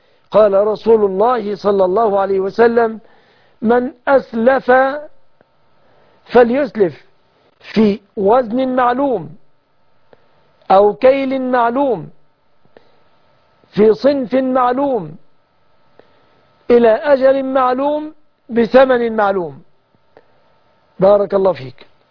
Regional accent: Egypt; بلادنا مصر

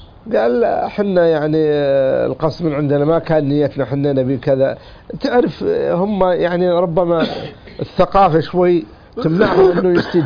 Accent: Riyadh, Riyadh Province, Saudi Arabia; أنا أخوكم من أهل الرياض

